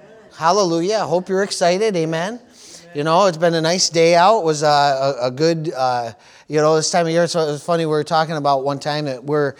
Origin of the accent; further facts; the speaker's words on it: Jamestown, New York, United States; You know, I grew up in Jamestown, New York, and Jamestown, New York was kind of centrally located.